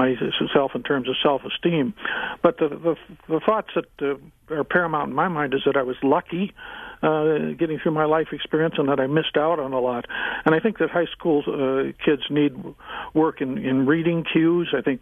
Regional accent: Illinois, United States; I'm from Illinois.

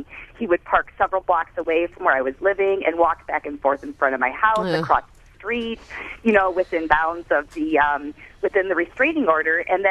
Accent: Iowa, United States; I grew up in Iowa, so I was living, you know, hundreds of miles away from home

